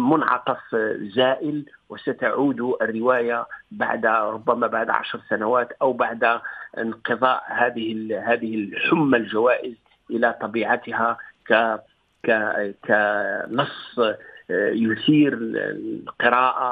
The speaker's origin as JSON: {"language": "Arabic", "region": "Tlemcen Province", "country": "Algeria", "tie": "born or raised there", "said": "وكنت صغير في قريتي في ناحية في ضواحي تلمسان"}